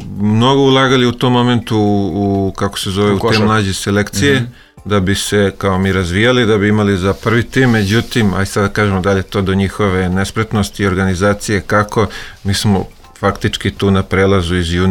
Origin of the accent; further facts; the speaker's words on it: Belgrade, Serbia; ja sam sa Konjarnika, sjećam se da je termin bio u 8 na večer.